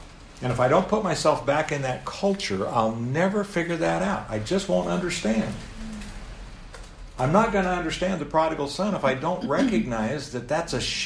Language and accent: English; United States; By the way, I'm an American.